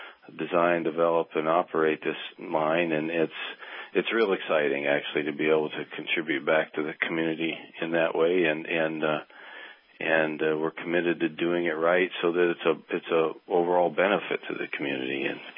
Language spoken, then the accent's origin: English; Fairbanks, Alaska, United States; This is my hometown, and Alaska is my state, and I've chosen to stay here